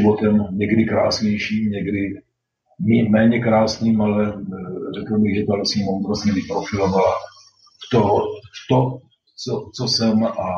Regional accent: Brno, South Moravian Region, Czechia; now in Mohelno, Czech Republic; No, prakticky narodil jsem se v Brně a celý život mě Brno spojuje, i když teď bydlím na jiném místě mimo Brno. I v Brně mám trvalé bydliště. V podstatě zůstávám neustále spjat se svým rodným městem, ale bydlíme kousek od Brna v takovém městečku, které se jmenuje Mohelno

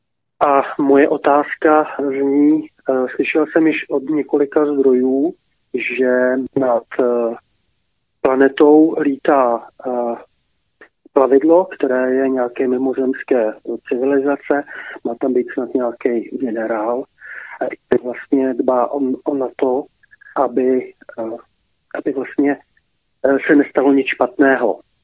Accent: Jihlava, Vysočina Region, Czechia; jsem z Jihlavy

